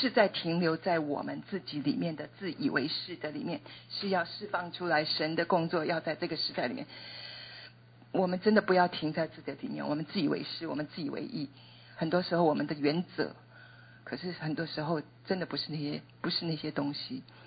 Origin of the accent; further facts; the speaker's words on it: China; 我们中国人说家丑不外扬